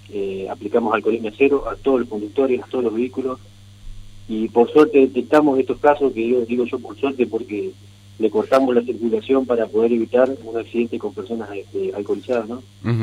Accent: Gualeguaychú, Entre Ríos, Argentina; Sí, yo soy oriundo de Gualeguaychú.

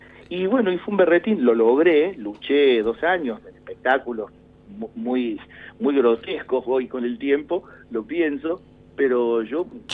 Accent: Córdoba, Argentina; Años antes, cuando yo vengo de Córdoba

